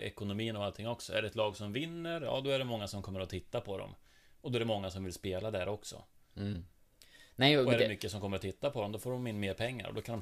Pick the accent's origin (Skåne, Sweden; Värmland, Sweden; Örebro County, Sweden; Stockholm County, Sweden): Värmland, Sweden; Karlstad; jag är från Karlstad.